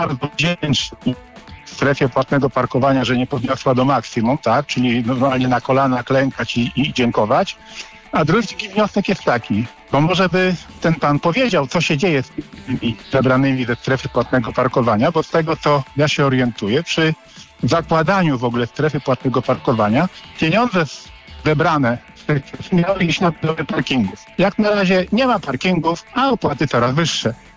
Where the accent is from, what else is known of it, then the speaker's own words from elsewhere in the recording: Szczecin, West Pomeranian Voivodeship, Poland; born there; szczecinianie z urodzenia.